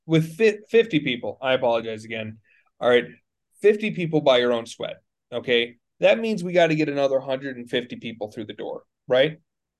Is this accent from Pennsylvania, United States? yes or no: no; Texas, United States; By the way, I'm Texan.